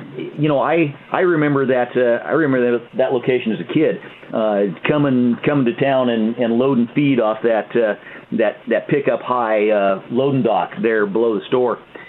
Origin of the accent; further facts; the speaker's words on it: Elkton, Oregon, United States; So, as I mentioned, I grew up here in Douglas County. I grew up down in Elkton.